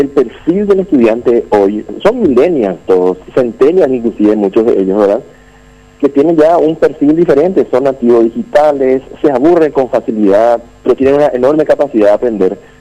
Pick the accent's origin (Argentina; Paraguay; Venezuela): Paraguay; es mi obligación como paraguayo y ciudadano